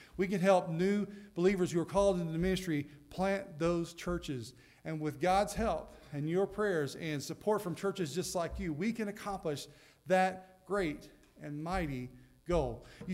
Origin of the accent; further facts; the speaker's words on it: the South, United States; I mean, I'm a Southerner. I grew up drinking several gallons every single day.